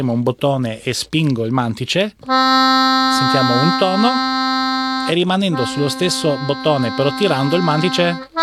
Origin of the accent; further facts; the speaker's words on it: Trieste, Friuli-Venezia Giulia, Italy; questa fisarmonica è molto conosciuta dalle mie parti triestine, perché c'erano, lì c'è il confine con l'Istria